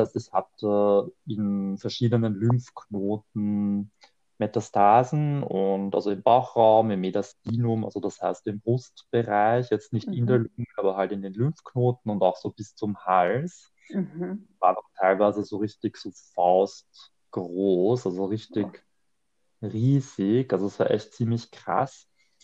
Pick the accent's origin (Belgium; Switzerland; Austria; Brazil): Austria; Vienna; now in Berlin, Germany; also ich komme ursprünglich aus Wien und ich lebe seit 2 Jahren in Berlin. Und ich bin im Rahmen meiner so Heilungsgeschichte dann eigentlich in Berlin gelandet. Mhm. Ich bin in Wien geboren und aufgewachsen.